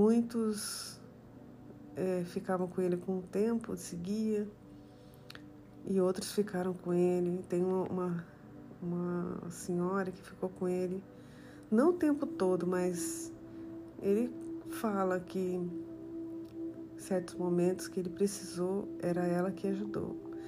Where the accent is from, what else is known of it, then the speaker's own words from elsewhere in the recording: Brazil; moved away; E como eu sou do Brasil, e isso eu vi muito lá, e ainda existe até hoje